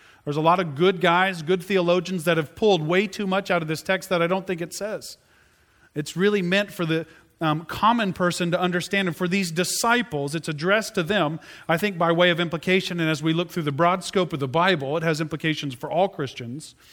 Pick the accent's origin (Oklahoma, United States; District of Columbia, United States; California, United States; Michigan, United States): Oklahoma, United States; Tulsa; I grew up in Tulsa, Oklahoma. Okay, there's oil there.